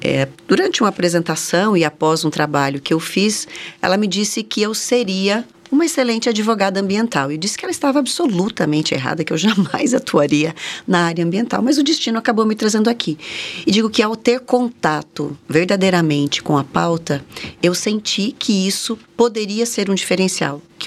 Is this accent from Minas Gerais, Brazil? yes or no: no; Alta Floresta, Mato Grosso, Brazil; Exatamente, mato-grossense de Alta Floresta, porção amazônica do estado de Mato Grosso.